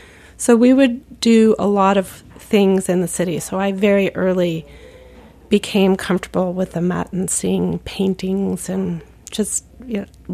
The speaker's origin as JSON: {"language": "English", "town": "Morristown", "region": "New Jersey", "country": "United States", "tie": "born or raised there", "said": "I grew up in New Jersey, in Morristown, New Jersey, which is a beautiful Revolutionary War town."}